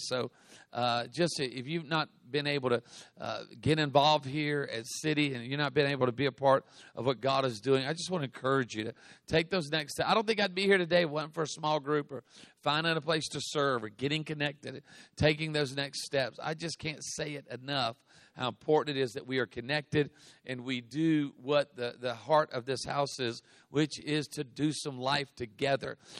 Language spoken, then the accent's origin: English; South Carolina, United States; moved away as an adult; also born or lived in Louisiana; now in Birmingham, United States; I'm from Louisiana, so born and raised in South Carolina, but moved to Louisiana right out of high school.